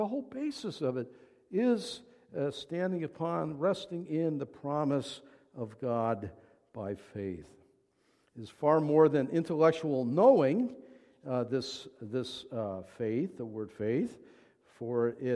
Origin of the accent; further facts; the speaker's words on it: New York, United States; Well, most of you know that I'm from Niagara County, New York, and that's Niagara Falls, Buffalo area.